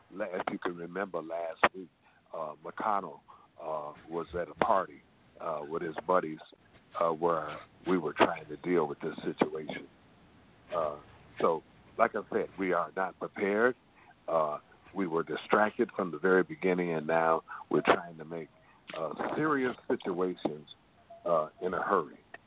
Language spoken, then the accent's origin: English; Michigan, United States; Hey, you know, I'm from Michigan, and I'm going to bring something to mind real quick